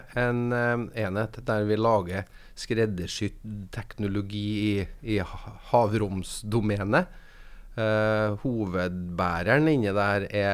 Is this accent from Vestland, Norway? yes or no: no; Selbu, Trøndelag, Norway; Og når jeg vokste opp I Selbu